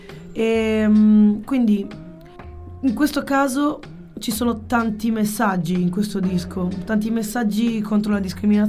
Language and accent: Italian; Montagnana, Veneto, Italy; born there; now in Ravenna, Italy; Io sono nata a Montagnano, che è in provincia di Padova, e sì, attualmente abito a Ravenna.